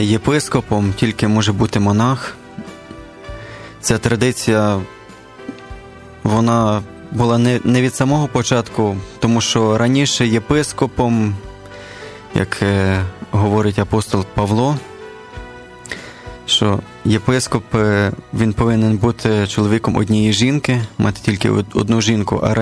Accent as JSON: {"language": "Ukrainian", "town": "Ternopil", "region": "Ternopil Oblast", "country": "Ukraine", "said": "Сам з Тернополя я є."}